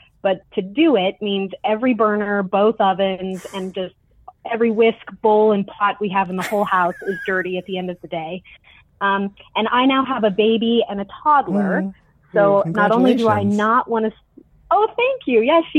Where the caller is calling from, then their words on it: Colorado, United States; I'm calling from Colorado.